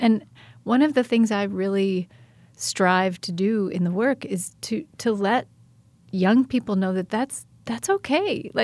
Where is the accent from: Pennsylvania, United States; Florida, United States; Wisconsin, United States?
Wisconsin, United States; Janesville; typical middle school experience growing up in Janesville, in any place really, it was just hard.